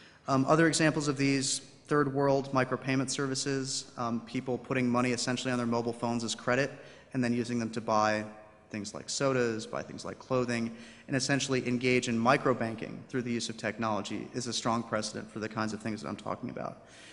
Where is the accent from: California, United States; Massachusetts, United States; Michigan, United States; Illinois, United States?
Michigan, United States; Grand Rapids; Another example I heard of this was in my hometown in Grand Rapids, Michigan, a bar, which is actually very popular right now